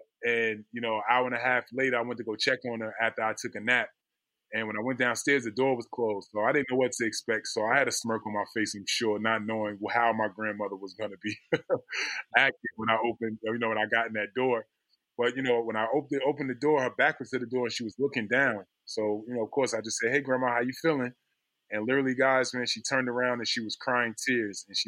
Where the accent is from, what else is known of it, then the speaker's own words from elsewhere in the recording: Orange, New Jersey, United States; growing up in Orange, New Jersey, you know, I grew up in the 80s during the war on drugs.